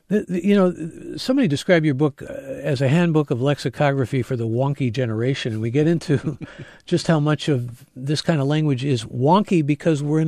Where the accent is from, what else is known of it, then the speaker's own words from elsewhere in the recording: Midwest, United States; Listen, I'm a Midwesterner.